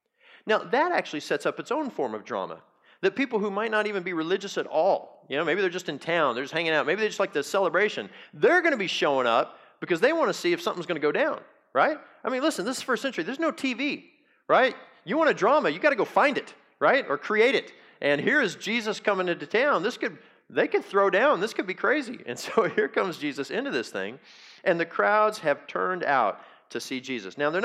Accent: United States; makes me glad I'm an American. I love our country.

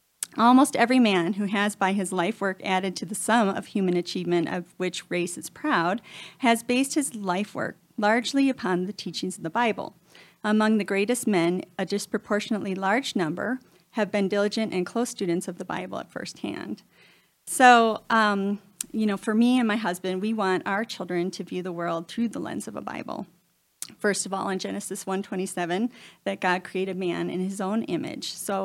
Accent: Wisconsin, United States; Well, I grew up in Wisconsin, and I grew up on a little farm, didn't even know about homeschooling.

